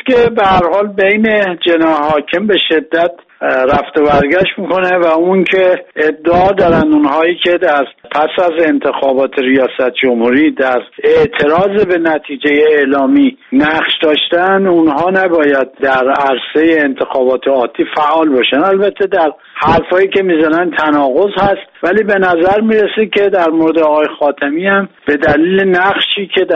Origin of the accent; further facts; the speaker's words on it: Iran; ما مردم ایران خیلی هوشیاریم.